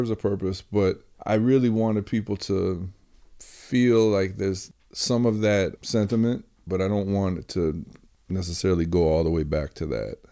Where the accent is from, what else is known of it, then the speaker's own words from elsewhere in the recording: Nashville, Tennessee, United States; born there; And I was born in Nashville, and he was doing that thing.